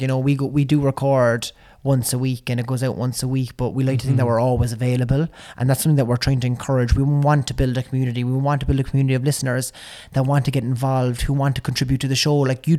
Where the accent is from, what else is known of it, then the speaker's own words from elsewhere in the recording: Cork, Munster, Ireland; accent: Cork; I like charge up my Cork accent before I go in there.